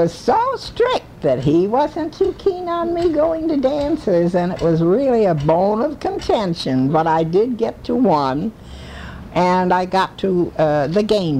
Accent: Bridgeport, Connecticut, United States; born there; Well, I lived in Bridgeport my whole life, and I was born in Bridgeport, but my mother and her family came from New Haven.

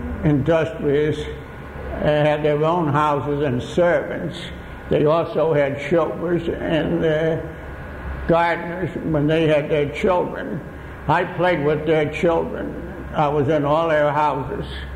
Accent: Bridgeport, Connecticut, United States; I was born and brought up in the South End. Now, the South End, what you know, is the University of Bridgeport, right?

